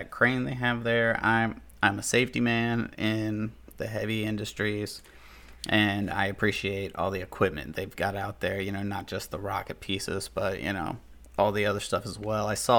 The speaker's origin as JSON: {"language": "English", "country": "United States", "said": "I have absolutely no influence in Congress except for my rights as an American"}